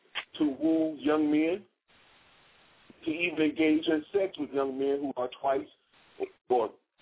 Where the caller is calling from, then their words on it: Maryland, United States; Yes, I'm calling from Maryland.